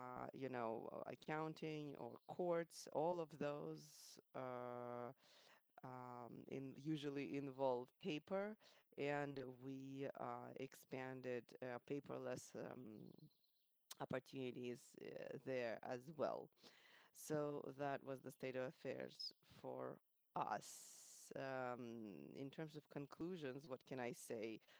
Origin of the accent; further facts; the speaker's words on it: Belarus; I'm from Belarus, and officially we have no COVID here.